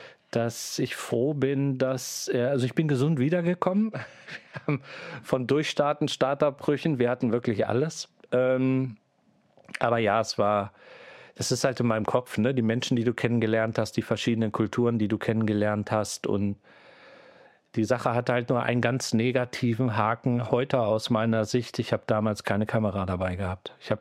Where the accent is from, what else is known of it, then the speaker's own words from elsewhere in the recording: Göttingen, Lower Saxony, Germany; aber ich bin gebürtiger Göttinger. Ich habe bis zu meinem 40. Lebensjahr auch in Göttingen gewohnt